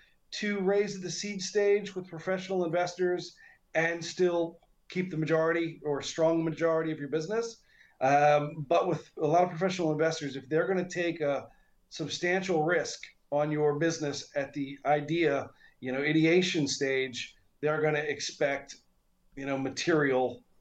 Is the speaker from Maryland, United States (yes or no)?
yes; Annapolis, Maryland, United States; moved away as an adult; I grew up on the East Coast, in Annapolis, Maryland. Initially left after my college time in 2005 to come out to Asia Pacific and have an initial investigation.